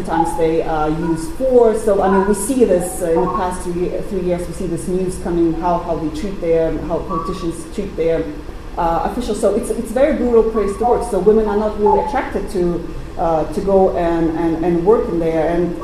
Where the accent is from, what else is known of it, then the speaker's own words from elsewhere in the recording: Uzbekistan; Yeah, being kind of growing up in Uzbekistan and living there and working there and covering now Uzbekistan, yes.